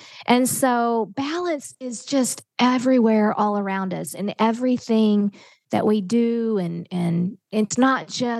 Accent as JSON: {"language": "English", "region": "Oklahoma", "country": "United States", "said": "I'm from Oklahoma, and us Oklahoma gals, we have lots of fun stories."}